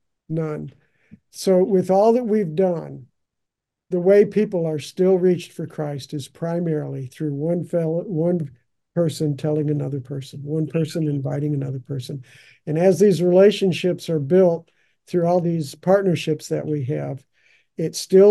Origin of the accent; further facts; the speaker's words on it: Chicago, Illinois, United States; I grew up in and around Chicago